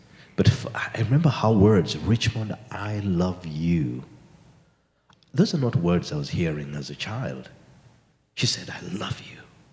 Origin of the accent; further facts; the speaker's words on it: Uganda; See, I come from the Bagisi tribe, and we do some shoulder dancing a lot when we are celebrating.